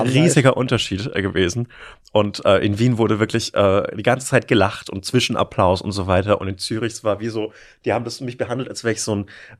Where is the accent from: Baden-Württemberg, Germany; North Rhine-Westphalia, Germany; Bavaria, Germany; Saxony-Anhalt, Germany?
Bavaria, Germany; ich bin als Franke bin ich immer so ein bisschen angefasst, wenn Leute so fränkisch nachmachen